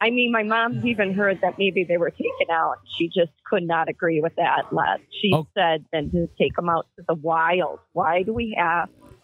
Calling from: Wauwatosa, Wisconsin, United States; Wauwatosa, Wisconsin.

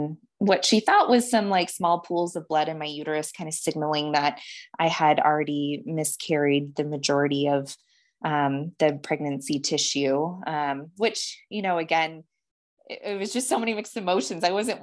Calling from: Missoula, Montana, United States; I'm joining from Missoula, Montana.

